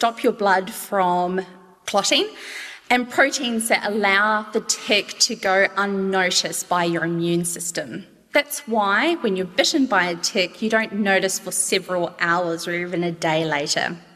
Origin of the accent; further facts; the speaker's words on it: South Island, New Zealand; I grew up in New Zealand